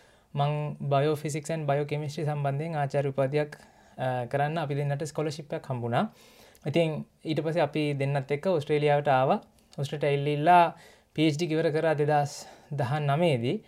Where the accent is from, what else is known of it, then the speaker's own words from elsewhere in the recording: Athurugiriya, Western Province, Sri Lanka; මගේ ගම අතුරුගිරිය. එතකොට මම පාසල් ගියේ කොළඹ රාජකීය විද්‍යාලයට.